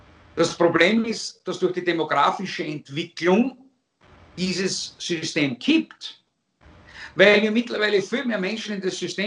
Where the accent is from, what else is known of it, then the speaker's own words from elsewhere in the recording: Austria; dann sollten wir uns als Österreicher das Recht herausnehmen